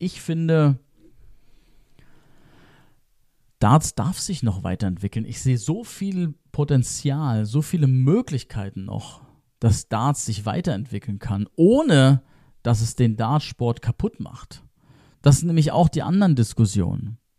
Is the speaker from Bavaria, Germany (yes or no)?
yes; Bavaria, Germany; Ich habe in Würzburg studiert, weil es 20 Minuten von meinem damaligen Wohnort, von meiner Heimat dabei war